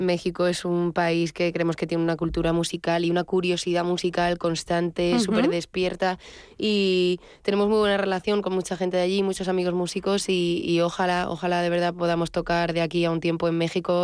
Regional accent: Navalmoral de la Mata, Extremadura, Spain; moved away as an adult; now in Madrid, Spain; Yo soy hija adoptada de Madrid. Desde los 18 años viviendo en Madrid. Es que ya me cuesta, pero vamos, yo soy extremeña, soy de un pueblo de Cáceres, de Navalmoral Moral de la Mata.

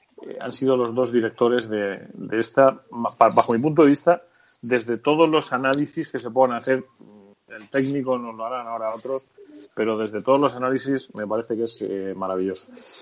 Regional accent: Almería, Andalusia, Spain; O sea, yo criado en Almería, en los cines de mi tierra, como digo yo

